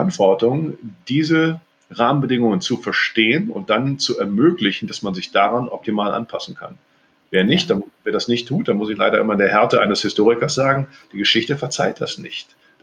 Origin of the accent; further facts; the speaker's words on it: Cologne, North Rhine-Westphalia, Germany; als Kölner vergleiche ich das gerne mit diesem Karnevalsproblem.